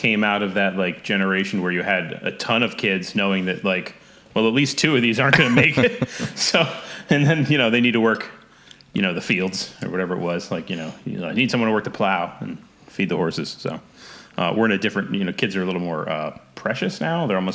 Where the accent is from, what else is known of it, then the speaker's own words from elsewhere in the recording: Pennsylvania, United States; Philly suburbs. So it's pretty wild. Trees and I grew up on a farm. So we had 16 acres